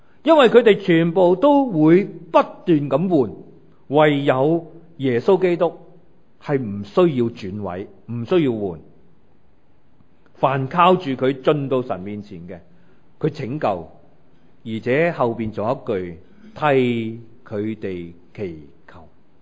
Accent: China; 我们中国人

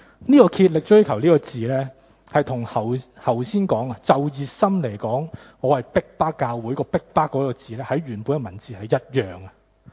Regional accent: Hong Kong; 作为香港人

